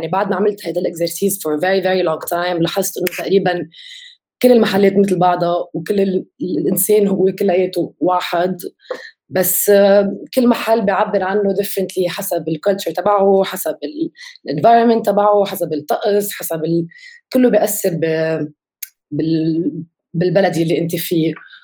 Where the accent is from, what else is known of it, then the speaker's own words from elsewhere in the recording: Beirut, Beirut Governorate, Lebanon; من لبنان، من بيروت، وبشتغل بالميديم تبع الفوتوغرافي والبينتينج والدروينج.